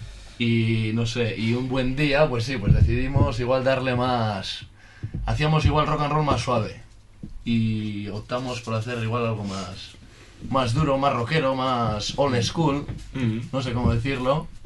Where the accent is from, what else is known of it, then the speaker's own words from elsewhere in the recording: Basque Country, Spain; al final somos todos de Arratia